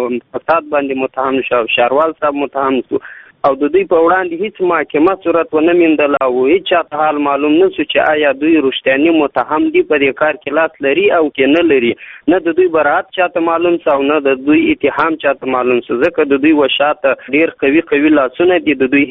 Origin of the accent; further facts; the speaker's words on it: Baghlan, Afghanistan; د بغلان ولایت اوسېدونکی یم.